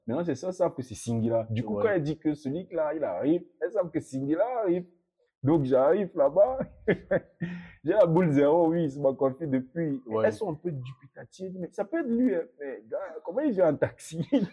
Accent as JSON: {"language": "French", "region": "South", "country": "Cameroon", "said": "je suis originaire du Sud et du Cameroun."}